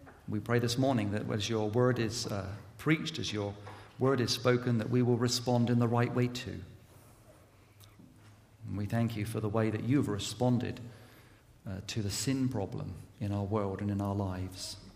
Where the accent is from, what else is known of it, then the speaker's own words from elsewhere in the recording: England, United Kingdom; now in United States; I'm from England. I can't vote, okay? Even though I've got my green card, I can't vote.